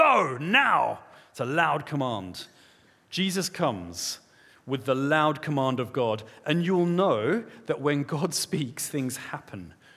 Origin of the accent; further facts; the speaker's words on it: South Africa; I grew up in South Africa